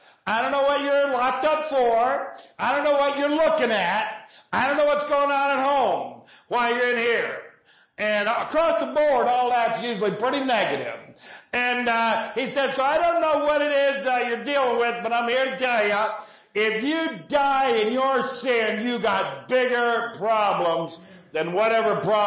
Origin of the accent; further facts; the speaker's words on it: Ohio, United States; also born or lived in Tennessee; I'm from Ohio and Tennessee, that's a long story